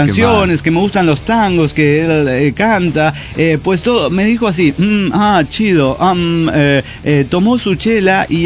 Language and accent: Spanish; Puerto Vallarta, Jalisco, Mexico; de Puerto Vallarta, México.